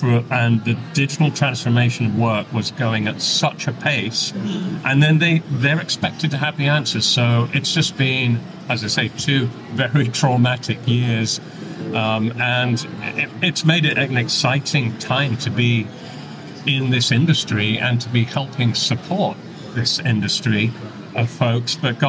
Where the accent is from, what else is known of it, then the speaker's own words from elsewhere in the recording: Texas, United States; Naturally, as you can tell from my accent, I'm a native Texan.